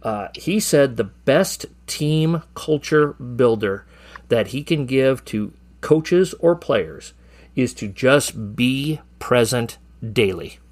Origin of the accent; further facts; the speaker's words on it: Sheldon, Iowa, United States; growing up in Sheldon, Iowa, you know, my three best buddies